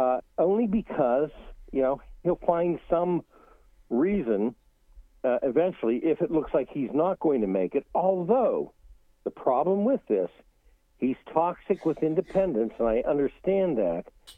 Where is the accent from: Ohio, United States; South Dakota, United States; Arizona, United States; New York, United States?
Ohio, United States; because it put Bush over, you know, and I'm from Ohio, and it's publicity.